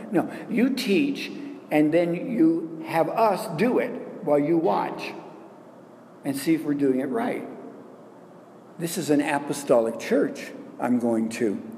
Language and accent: English; Quebec, Canada; And I'm come from Quebec, I can speak French.